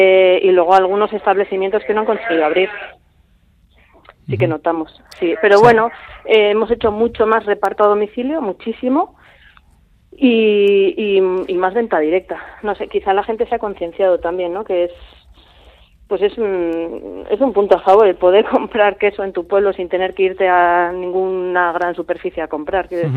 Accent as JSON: {"language": "Spanish", "region": "Canary Islands", "country": "Spain", "tie": "born there", "said": "soy de Canarias de manera circunstancial. O sea, mis padres sí, son euskaldunes, bueno, son guipuzcoanos y nada, o sea, sin más me tocó nacer allí."}